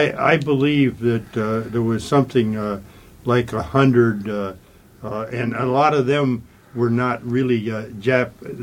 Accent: Detroit, Michigan, United States; also born or lived in New York; I grew up in Detroit. I just told you I was, when you said you were from New York, I said I was born in New York.

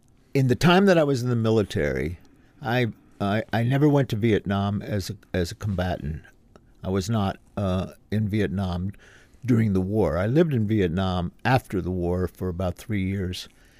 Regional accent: Washington, District of Columbia, United States; because I was raised in Washington, D.C., with two parents who were government slaves working for the United States government.

